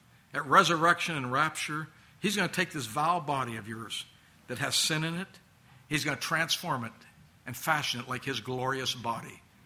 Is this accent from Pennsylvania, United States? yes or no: yes; Pittsburgh, Pennsylvania, United States; He likes my hometown team, the Pittsburgh Steelers, man of good taste.